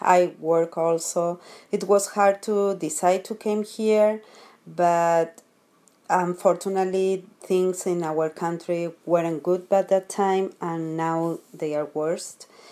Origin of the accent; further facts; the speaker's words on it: Buenos Aires, Argentina; moved away as an adult; now in United States; I'm from Buenos Aires, Argentina. We came to USA on December 30th, 2000 with my husband and my 2 daughters.